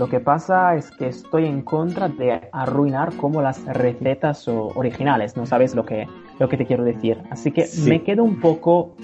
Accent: Italy; déjame decir que como italiano es un honor que la gente de todo el mundo aprecie nuestra comida y nuestras especialidades

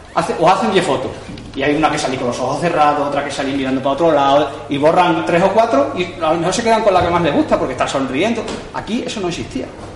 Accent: Villafranca, Extremadura, Spain; now in Badajoz, Spain; soy de aquí de Villafranca, pero vivo en Badajoz, ¿vale? Pero siempre vengo aquí porque mis padres son de aquí, mis suegros son de aquí, mis primos están aquí

